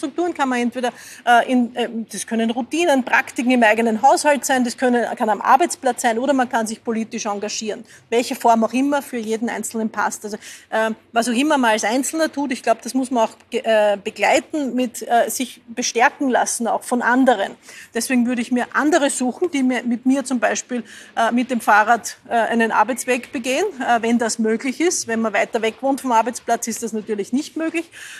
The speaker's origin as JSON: {"language": "German", "region": "Lower Austria", "country": "Austria", "lives_now": "Vienna, Austria", "said": "aber ich fahre in Wien überall mit dem Fahrrad. Ich komme ursprünglich aus dem Waldviertel, dort wäre es ein bisschen schwerer."}